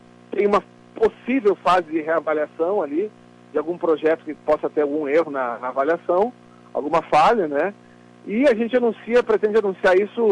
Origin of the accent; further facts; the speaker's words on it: Rio Grande do Sul, Brazil; O que nos une como Rio Grande do Sul, como gaúchos, é a nossa cultura. São os costumes, o sotaque, a forma de vestir